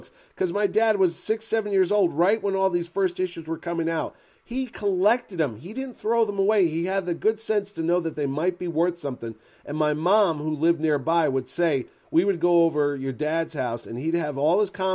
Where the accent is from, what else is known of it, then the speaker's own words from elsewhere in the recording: New Haven, Connecticut, United States; we were in where I grew up in New Haven and West Haven area.